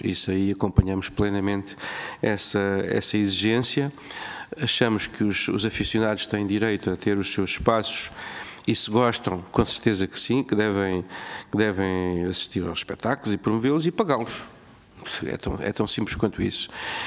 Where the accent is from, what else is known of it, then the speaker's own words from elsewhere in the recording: Santarém, Portugal; sou do Distrito de Santarém, à semelhança do nosso Presidente em exercício